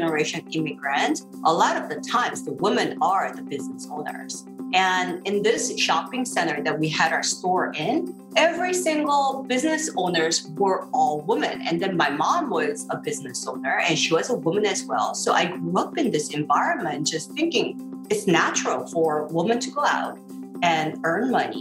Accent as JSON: {"language": "English", "country": "South Korea", "lives_now": "United States", "said": "I come from South Korea and we are used to living in a concrete jungle."}